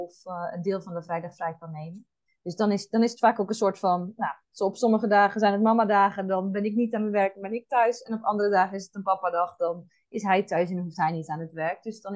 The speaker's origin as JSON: {"language": "Dutch", "region": "Zeeland", "country": "Netherlands", "said": "Wij wonen in Zeeland, in Nederland. We hebben ons huis ook aangehouden daar. Ik ben echt wel een Zeeuws meisje wat dat betreft."}